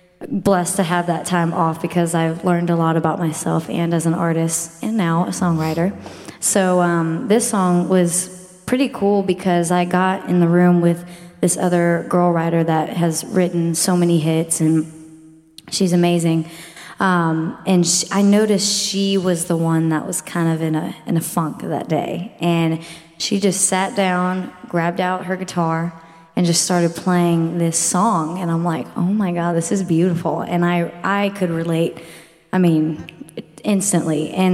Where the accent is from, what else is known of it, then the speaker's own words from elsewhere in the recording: Houston, Texas, United States; I'm actually gonna make a trip to my hometown, Houston, to catch up with my family, friends